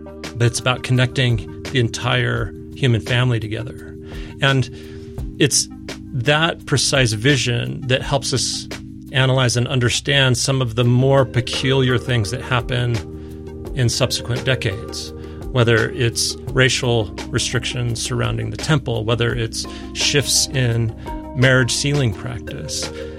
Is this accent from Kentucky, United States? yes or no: no; Seattle, Washington, United States; So my mom grew up in Ephraim, Utah. I grew up in Seattle.